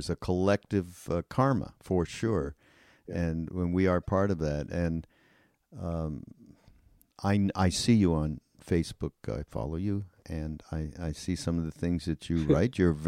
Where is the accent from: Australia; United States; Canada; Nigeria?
Canada; I'm from Canada, okay, and that's my excuse for looking askance at what's gone on in this country. But I'm a dual citizen